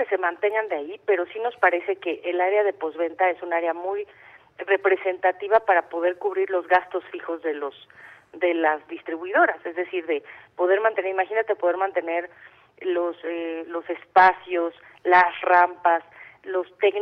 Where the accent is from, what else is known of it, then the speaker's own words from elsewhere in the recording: Aguascalientes, Mexico; Somos de Aguascalientes, así es.